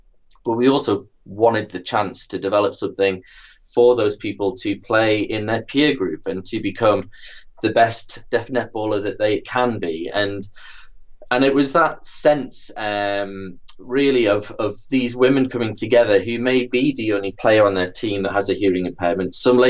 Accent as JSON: {"language": "English", "region": "North East England", "country": "United Kingdom", "tie": "born or raised there", "said": "As a boy growing up in Northumberland, we didn't play netball."}